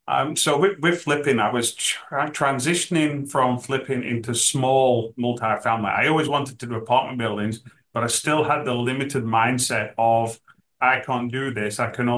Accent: England, United Kingdom; moved away; And I came from England. And when I lived in England, I used to work for a flipper.

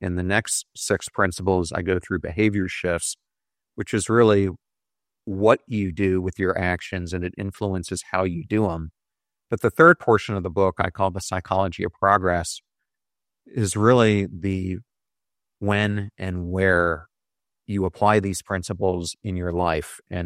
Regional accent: Pennsylvania, United States; I'm going to say it's a Philly cheesesteak because I grew up in Pennsylvania

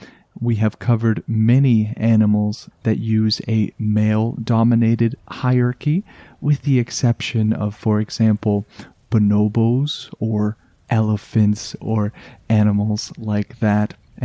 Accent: Canada; I am just a Canadian in my little bubble of always cold.

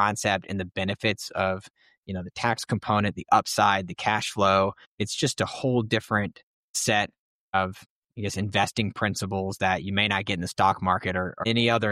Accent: Texas, United States; I was drawn to it because I'm born and raised in Texas. Southern hospitality is a thing. We move at slower speeds.

